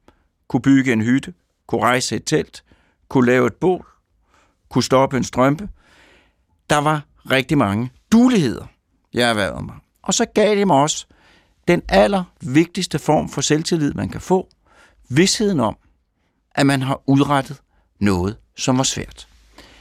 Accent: Sorgenfri, Capital Region of Denmark, Denmark; i Sorgenfri, hvor jeg kommer fra

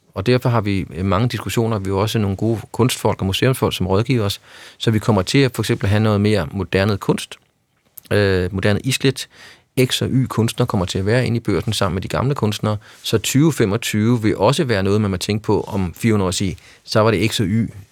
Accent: Capital Region of Denmark, Denmark; jeg er jo på samme baggrund, jeg er jo fra Vestegnen.

